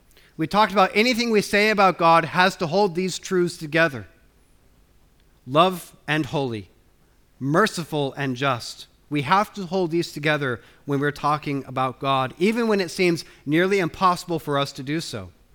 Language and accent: English; United States; now in United Kingdom; I'm from the United States of America, as we all know, and I do love the country of my birth.